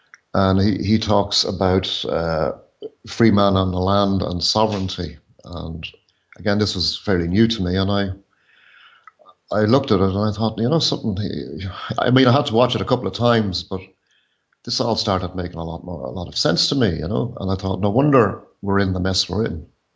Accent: Ireland; Well, as I said, I'm from Ireland.

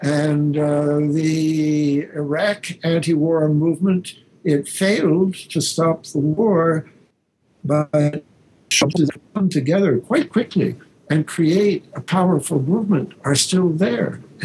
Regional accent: Canada; I always said I'm a Canadian, but on this show, I'll say I was my father's son.

